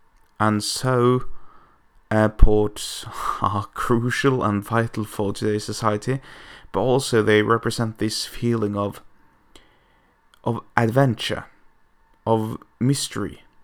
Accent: Norway; English is a second language; I'm from Norway, it's a very cold and remote and pretty much dark country.

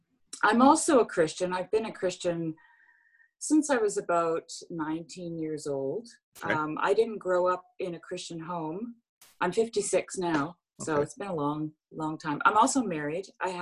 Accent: Canada; also born or lived in Switzerland; of self-sustaining for about 22 years living in Canada. We moved from Switzerland. My husband is Swiss. I'm Canadian.

